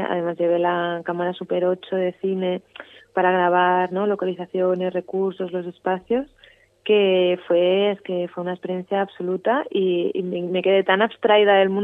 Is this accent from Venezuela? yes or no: no; Barcelona, Catalonia, Spain; soy de Barcelona